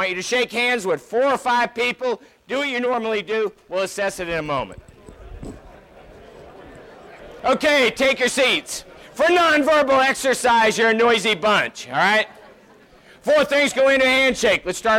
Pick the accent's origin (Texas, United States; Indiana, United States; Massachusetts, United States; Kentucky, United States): Massachusetts, United States; Boston; I am from Boston. I think you know what that means. I do it faster than you.